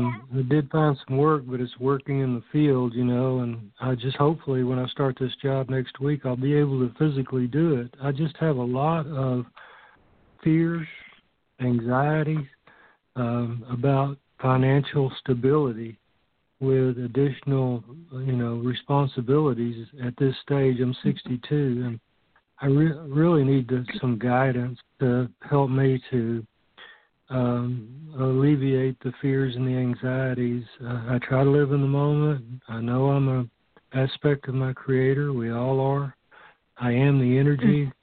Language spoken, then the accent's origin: English; Austin, Texas, United States; I'm from Austin, Texas.